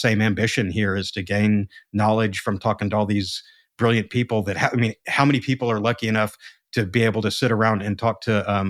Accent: the South, United States; accent: Southern; I can come in and not try to hide my Southern accent and talk about some geeky number stuff.

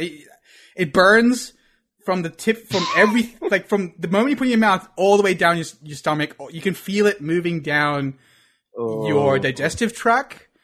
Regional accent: India; Again, being Indian, I'm like, okay, if there's anyone who can do this on this table, because my friends are like two Chinese dudes, me and a Hungarian dude.

